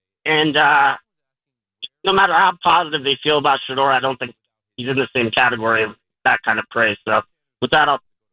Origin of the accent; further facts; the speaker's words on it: Pittsburgh, Pennsylvania, United States; I'm from Pittsburgh originally